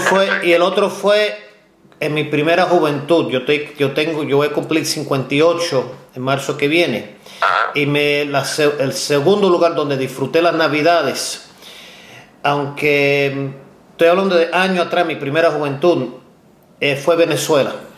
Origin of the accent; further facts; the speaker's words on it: the North, United States; born there; no soy puertorriqueño, soy cubano y español de sangre, aunque nací en el norte de los Estados Unidos